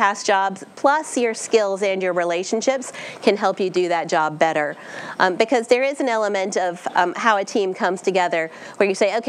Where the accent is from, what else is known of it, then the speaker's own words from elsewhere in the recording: Maine, United States; And I'm from Maine, so winter is coming.